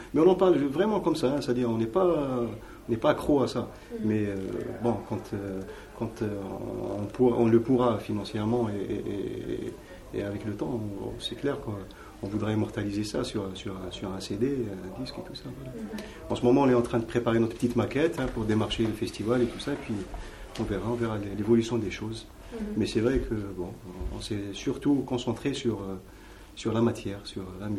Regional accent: Algeria; je ne le dis pas parce que je suis algérien

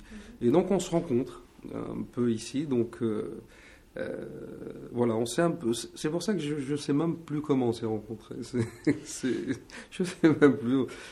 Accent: Béchar, Béchar Province, Algeria; Nous, en fait, on vient de Béchar

